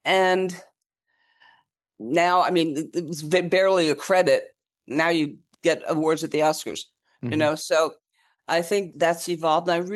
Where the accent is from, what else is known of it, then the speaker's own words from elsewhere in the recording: New York, United States; also born or lived in Miami / New Jersey; I was born in Miami, raised in New York and New Jersey, and my parents wouldn't let me leave home until I was 21. When I was 21, I moved back to Miami.